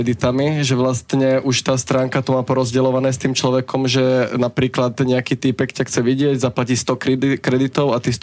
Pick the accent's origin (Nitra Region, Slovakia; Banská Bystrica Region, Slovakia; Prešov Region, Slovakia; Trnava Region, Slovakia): Trnava Region, Slovakia; Jelka; som z malej dedinky a fakt pochádzam z malej dediny Jelka, to je proste 50 km od Bratislavy a moji rodičia sú extrémne pobožný